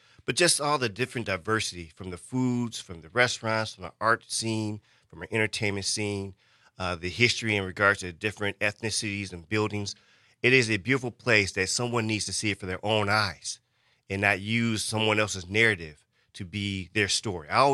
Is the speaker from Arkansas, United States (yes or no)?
no; Milwaukee, Wisconsin, United States; I haven't had all the best of experiences growing up in Milwaukee